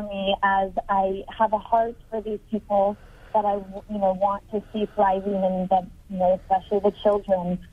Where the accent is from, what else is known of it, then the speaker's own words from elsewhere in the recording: Atascadero, California, United States; Okay. I am a mother from Atascadero with young children